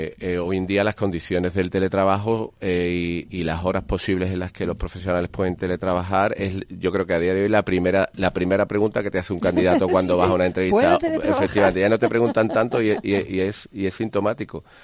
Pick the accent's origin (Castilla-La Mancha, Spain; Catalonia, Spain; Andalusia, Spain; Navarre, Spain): Andalusia, Spain; Seville; born there; also born or lived in Madrid, Spain / Bogotá, Colombia; Sevilla, donde nací, en Madrid estuve un tiempo con Price, y en Bogotá, en Colombia